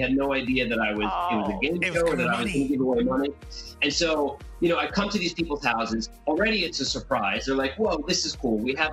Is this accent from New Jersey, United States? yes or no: yes; New Jersey, United States; I'm from New Jersey. We actually filmed like two towns away from where I grew up.